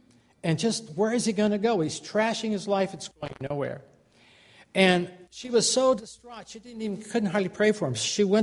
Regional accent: Los Angeles, California, United States; So I, as an unsaved kid, growing up in Los Angeles, who had never darkened a door of a church

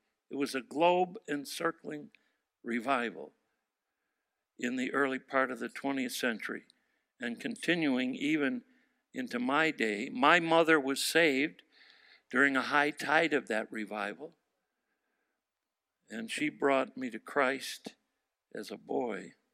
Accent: Montana, United States; born there; I was born in Montana while the U.S. was fighting a war against his country in Germany.

